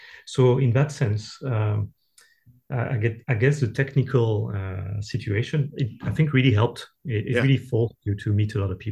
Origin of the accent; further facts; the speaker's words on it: France; English is a second language; now in Glasgow, United Kingdom; I was relatively new in Glasgow, so I come from France, as I'm sure you can surmise, as you can hear.